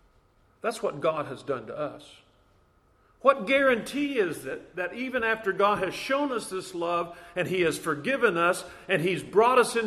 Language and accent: English; Florida, United States; I'm from Florida, and I'm up here in the woods of Vermont